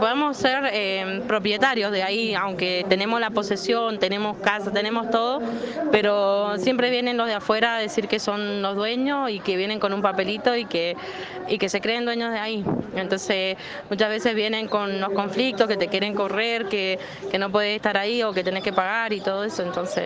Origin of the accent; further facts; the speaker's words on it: Malargüe, Mendoza, Argentina; de Malargüe, o sea, vivo en el Cabado del Padén, a 200 kilómetros de Malargüe.